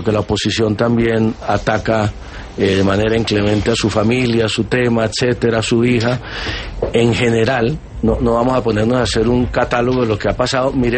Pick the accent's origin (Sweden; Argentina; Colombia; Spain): Colombia